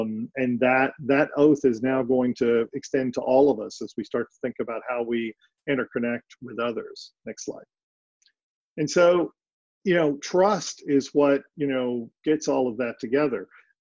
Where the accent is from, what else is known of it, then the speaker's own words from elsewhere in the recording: Texas, United States; now I'm from East Texas, so I want to know, when you hear this accent that I'm going to do, that it's authentic.